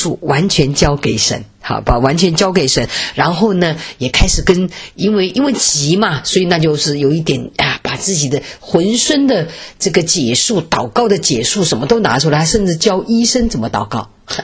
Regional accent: Wuhan, Hubei, China; 所以我们武汉人也不容易哈

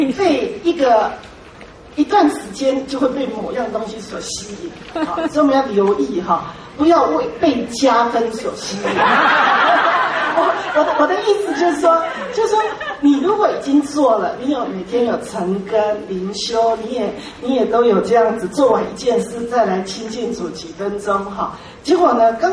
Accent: China; 有时候我们中国人被人称赞的时候，常常也很别扭。

